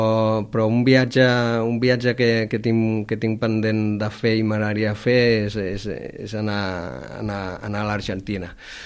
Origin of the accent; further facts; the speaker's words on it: Sant Andreu de la Barca, Catalonia, Spain; els dos som baixobregatins, jo soc de Sant Andreu de la Barca